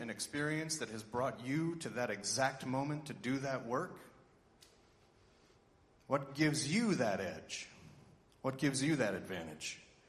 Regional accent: St. Petersburg, Florida, United States; I am from St. Petersburg, Florida, in the United States.

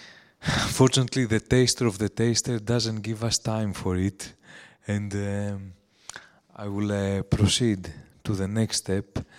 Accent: Greece; but because I'm from Greece, I found the source

